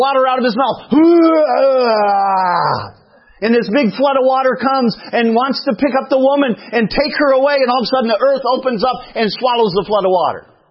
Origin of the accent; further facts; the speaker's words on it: United States; I don't know about you, but I thank God I'm an American today.